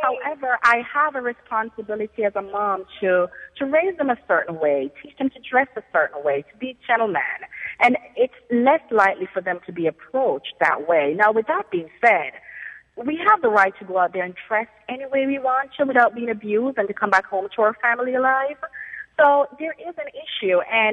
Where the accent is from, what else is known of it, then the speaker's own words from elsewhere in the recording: Jamaica; I'm from Jamaica. I've never smoked it, but because we respect ourselves and our parents, and we had a little thing that's called healthy fear of our parents.